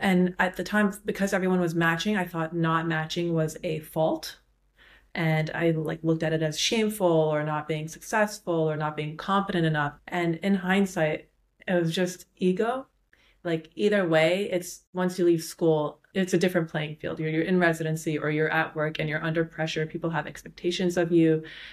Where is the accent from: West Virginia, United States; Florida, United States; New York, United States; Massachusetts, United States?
New York, United States; also born or lived in Canada; I am a true New Yorker, born and bred. It's a very rare breed. But yeah, I'm from New York, and I've lived in New York most of my life. I did go to school in Canada.